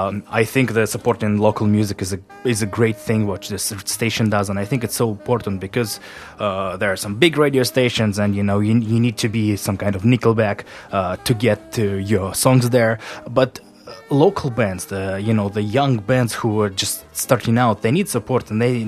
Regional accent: Russia; English is a second language; I'm from Russia, I have lots of friends there

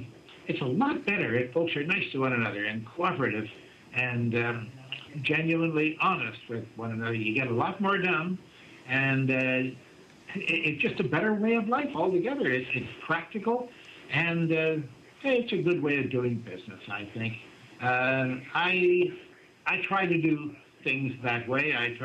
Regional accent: Canada; now in United States; I found out that my homeland, which is Canada, though I'm an American citizen now for various reasons

